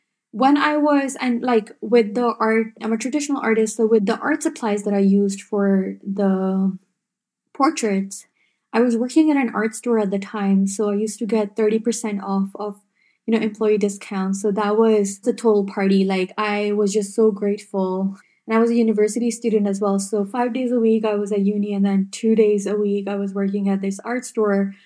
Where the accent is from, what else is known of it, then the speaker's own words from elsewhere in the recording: Pakistan; something that really inspired me and empowered me as a Pakistani woman myself